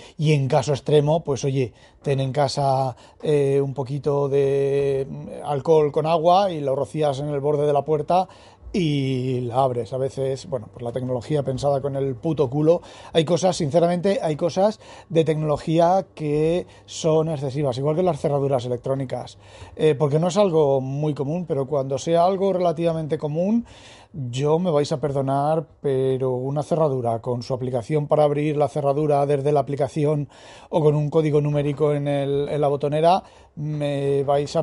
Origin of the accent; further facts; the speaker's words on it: Spain; Soy español